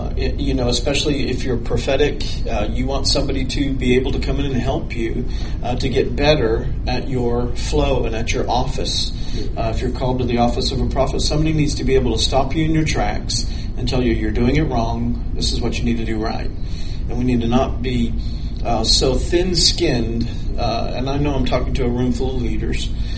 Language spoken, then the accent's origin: English; Homestead, Florida, United States; We were raised up in South Florida. In Homestead, Florida.